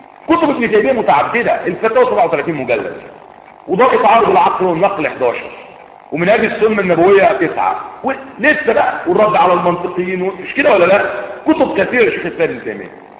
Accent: Egypt; كل اللي عندنا في مصر طلبة علم إن شاء الله من أهل السنة

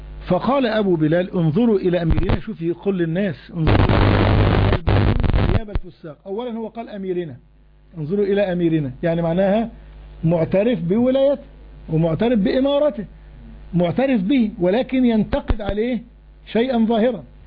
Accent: Egypt; فلما أنت الآن في بلادنا مصر

